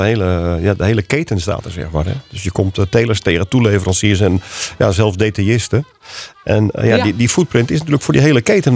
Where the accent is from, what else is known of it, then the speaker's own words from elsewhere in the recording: Netherlands; Of zijn wij Nederlanders, maken wij ons daar al drukker over?